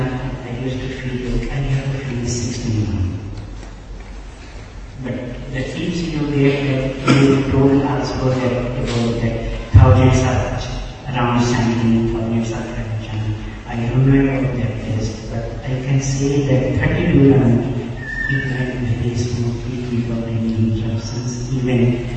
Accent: India; English is a second language; I went back to my home country in India, Bharat

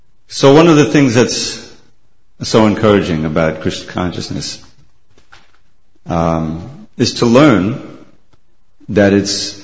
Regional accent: New York, United States; Completely identified myself as a American male living in Long Island, doing whatever, doing all this stuff.

